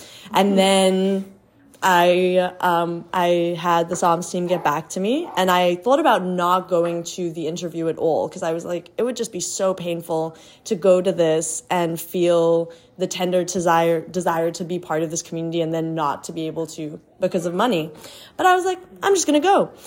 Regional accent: South Africa; I am from South Africa. I live in South Africa.

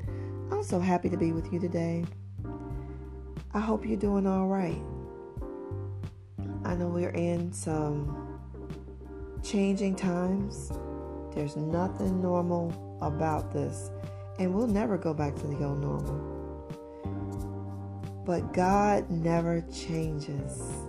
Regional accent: Chicago, Illinois, United States; So this morning I was thinking about my family out of Chicago. That's where I'm from. I'm from the Auburn-Gresham neighborhood, and that's like the worst crime area in Chicago right now.

